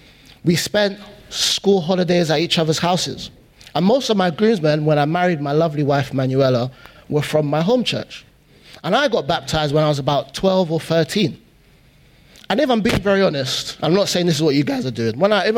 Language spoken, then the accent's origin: English; Hackney, London, United Kingdom; born there; So I was born in Hackney, the north side of the bridge.